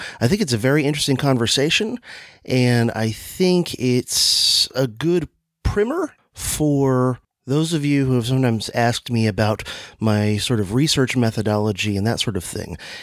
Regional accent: Florida, United States; In South Florida, in the Miami-Fort Lauderdale area.

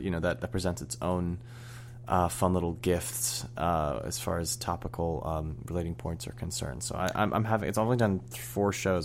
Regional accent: San Francisco, California, United States; because I'm from San Francisco, and we did 4 weeks there

